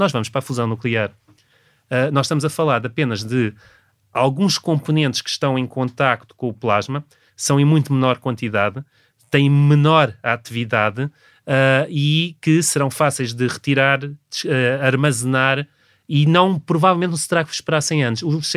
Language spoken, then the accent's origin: Portuguese; Alhandra, Lisbon, Portugal; Eu nasci perto de Lisboa. O meu pai fazia parte da direção da coletividade da vila onde eu cresci, em Alhandra.